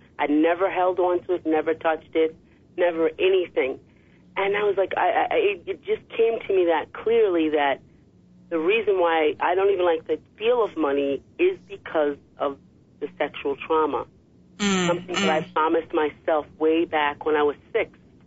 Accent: Alabama, United States; No, I'm from Alabama, but I've gotten some of that New Yorker in me.

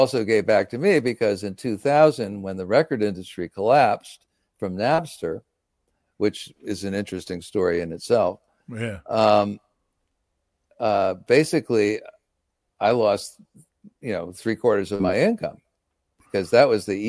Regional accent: Philadelphia, Pennsylvania, United States; born there; I was born in Philly, yeah, in Jefferson. Yeah. My grandfather was a doctor there. Mm. My parents met at UPenn. Mm. I was the first of three. Mm. So they were still in their college town when she got pregnant. I was born in the Jefferson Hospital in Philly.

